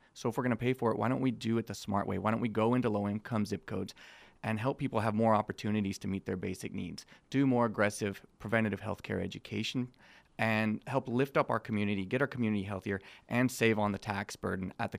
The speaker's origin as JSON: {"language": "English", "town": "San Antonio", "region": "Texas", "country": "United States", "tie": "born or raised there", "said": "I grew up here in San Antonio. I went to all public schools here"}